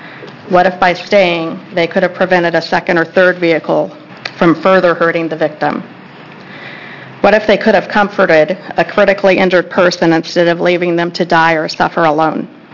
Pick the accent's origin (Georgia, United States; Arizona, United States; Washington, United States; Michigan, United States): Washington, United States; Vancouver; I'm from Vancouver, Washington.